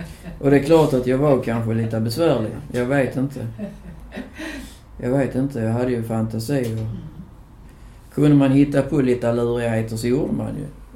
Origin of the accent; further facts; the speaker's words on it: Hägersta, Skåne, Sweden; jag är 55 år gammal och född naken och tannalös i Hägersta. Utanför Lödrop. Jag är född i naturligtvis på Simrishamns sjukhus, men jag växte upp där hos min mormor och morfar.